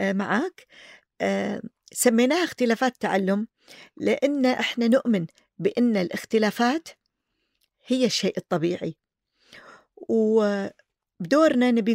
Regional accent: Kuwait; يعني كان عندنا في الكويت مراكز أغلقت لفترة طويلة

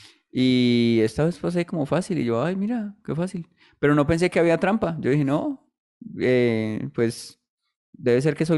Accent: Colombia; now in Berlin, Germany; muy asombroso para uno como colombiano

